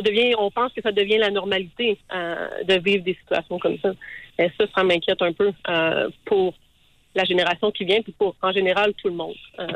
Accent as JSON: {"language": "French", "town": "Montreal", "region": "Quebec", "country": "Canada", "lives_now": "Ottawa, Canada", "said": "Je viens de Montréal, en fait. Je viens tout juste de déménager à Ottawa."}